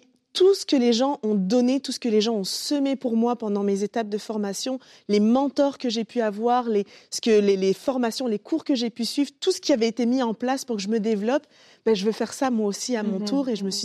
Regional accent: France; moved away; Je veux dire, on parle que j'ai quitté la France pour venir ici. C'était pas, oh, bah tiens, je quitte la France pour venir ici. Ça m'a coûté.

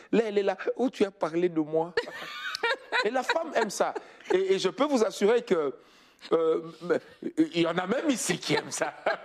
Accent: Kinshasa, DR Congo; comme on dit vulgairement chez nous à Kinshasa, c'est son sien.

